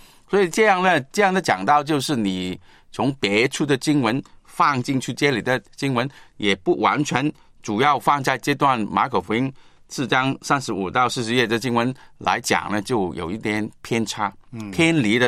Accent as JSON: {"language": "Chinese", "region": "Guangdong", "country": "China", "said": "我们广东人这个说话就是说"}